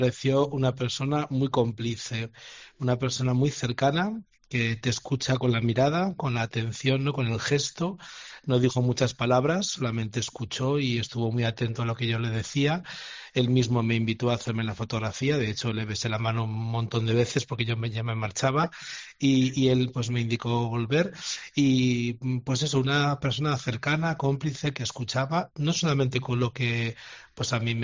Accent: Zaragoza, Aragon, Spain; como aragoneses, zaragozanos, miembros de nuestra comunidad diocesana

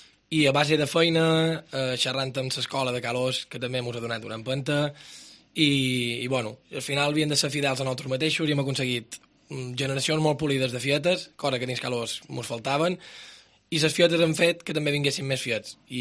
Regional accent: Ciutadella, Balearic Islands, Spain; Si realment som de Ciutadella i realment volem tots el mateix objectiu

